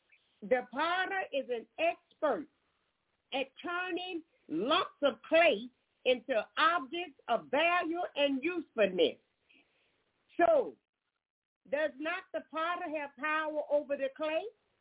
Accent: Jonesboro, Georgia, United States; I am from Jonesboro, Georgia, and we also have a ministry in Anniston, Alabama.

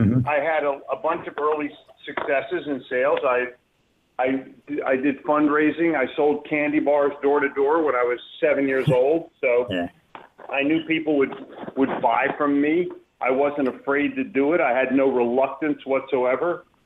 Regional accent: Philadelphia, Pennsylvania, United States; Well, I grew up in the big city. I grew up in Philadelphia.

